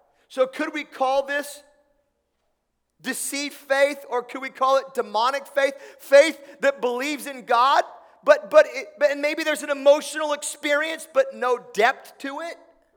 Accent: Tillamook, Oregon, United States; I grew up in Oregon. The theme of my town was cheese, trees, and ocean breeze, Tillamook, Oregon, okay?

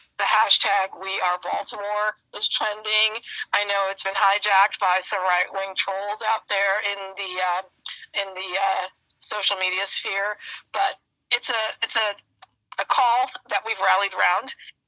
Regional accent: Chicago, Illinois, United States; moved away as an adult; also born or lived in Gary; now in Baltimore, United States; I was born in Indiana, grew up in Chicago, moved to Baltimore as an adult. I've been here almost 20 years.

